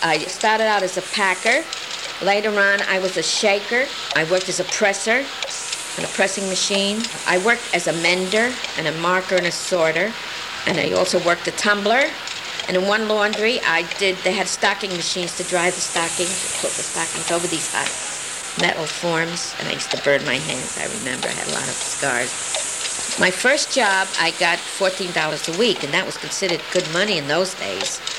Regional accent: Connecticut, United States; During our times growing up in Connecticut, he worked as a machinist and a tool and die maker.

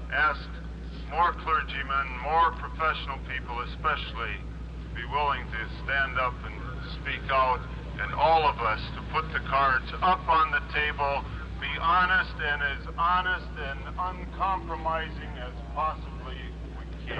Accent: Minnesota, United States; I came up from Minnesota because I felt there were a lot of things that are not being represented. We had the unit rule in Minnesota. I was involved in politics there

